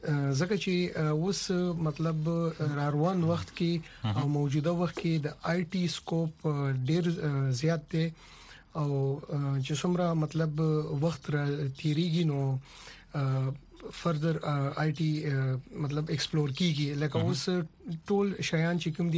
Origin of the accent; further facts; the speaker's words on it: Khyber Pakhtunkhwa, Pakistan; now in United States; زه بیسیکلی د مومن ایجنسی د میچنۍ علاقې کغون تحصیل نه تعلق لرم او رهایش مونږ په پېښور کې دی.